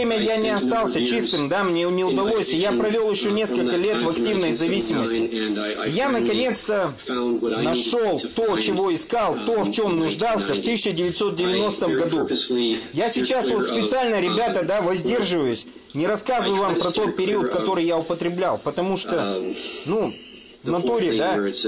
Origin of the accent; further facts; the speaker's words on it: British Columbia, Canada; Я из Британской Колумбии. Это не имеет никакого отношения ни к Британии, ни к Колумбии. У нас все в Британской Колумбии, это Канада, немножко крыша едет по жизни, мы все запутались, я даже переехать хотел.